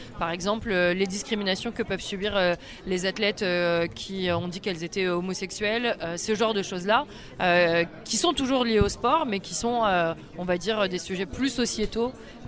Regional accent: Ivry-sur-Seine, Île-de-France, France; je viens d'Ivry-sur-Seine, qui est une ville dans le Val-de-Marne, juste à côté de Paris, où il y a une culture handballistique très, très importante. Et du coup, j'ai grandi avec le handball.

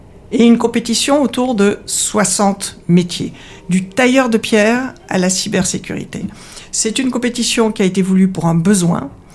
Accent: Switzerland; born there; Et puis, il ne faut pas oublier que je suis née en Suisse.

